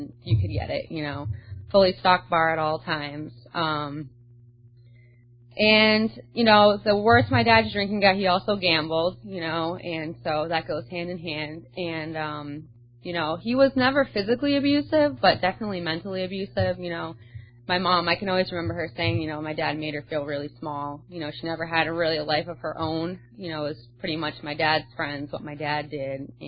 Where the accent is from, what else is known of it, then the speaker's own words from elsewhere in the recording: Rhode Island, United States; now in Florida, United States; So I'm from Rhode Island, small state up north, Yankee northern girl, born and raised. All my family is there, but truly today I like to consider myself a Floridian.